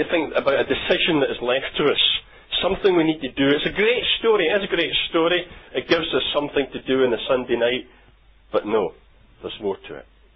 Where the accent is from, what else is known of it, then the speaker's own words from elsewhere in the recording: Scotland, United Kingdom; I suppose it's maybe just being Scottish, isn't it?